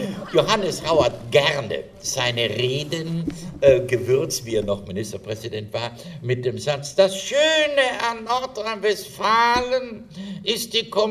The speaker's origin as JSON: {"language": "German", "region": "Trentino-Alto Adige", "country": "Italy", "said": "ich komme ja aus Südtirol, wie Sie wissen"}